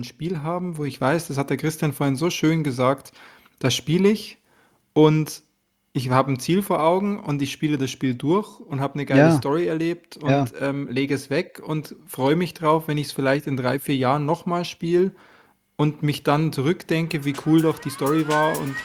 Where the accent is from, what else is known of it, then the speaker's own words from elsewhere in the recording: Bavaria, Germany; ich komme ja nicht direkt aus München, sondern aus dem Umland.